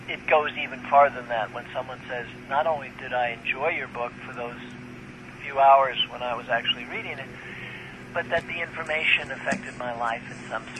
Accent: New Jersey, United States; also born or lived in Brooklyn, New York; I started out in New York. I was a New Yorker. I was born in Brooklyn, and I went to northern New Jersey for middle school and high school, and then went to Connecticut for college.

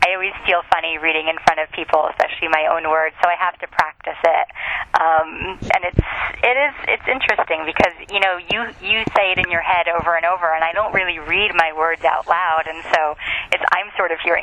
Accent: Freehold, New Jersey, United States; I am from New Jersey, yeah.

